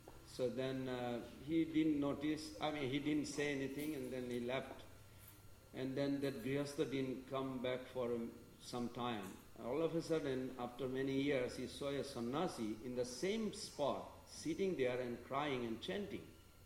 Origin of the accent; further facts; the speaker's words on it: West Bengal, India; born there; Even as a Bengali, I was born in India, you know, Bengal